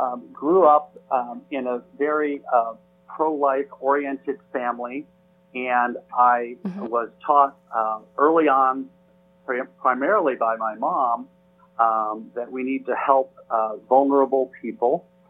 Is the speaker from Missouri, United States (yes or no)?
no; Chicago, Illinois, United States; Okay, I grew up in the Chicago area, attended the University of Notre Dame, and subsequently attended Northwestern Medical School in Chicago